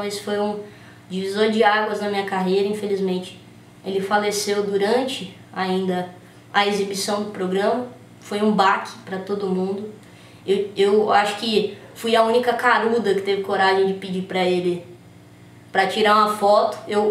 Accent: Linhares, Espírito Santo, Brazil; moved away; em janeiro eu tava aqui em Linhares, já no Espírito Santo, porque eu quis fazer o lançamento desse disco na minha terra, na minha cidade. Anos depois de ter partido, ter ido morar em outro estado

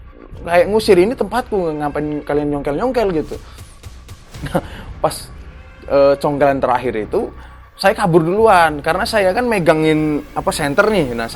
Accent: Java, Indonesia; karena daerah saya di Jawa nggak ada babi ya.

